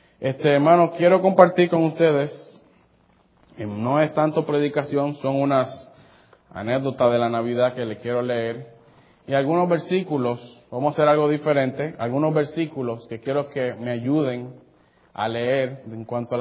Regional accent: Puerto Rico; also born or lived in Santo Domingo, Dominican Republic; Me recuerda mucho a mi niñez cuando estaba en Santo Domingo antes de irme a Puerto Rico a los... unos 5 o 6 años por ahí.

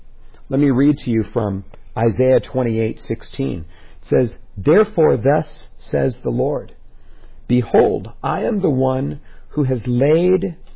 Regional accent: Los Angeles, California, United States; I grew up right here in the West San Fernando Valley. And every day of my life, I have seen what we all know as the Chatsworth Mountains.

